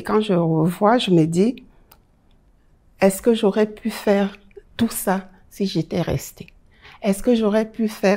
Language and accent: French; Cameroon; Commencer par mon pays, qui est le Cameroun, considéré comme l'Afrique en miniature. Quand je disais que je venais du Cameroun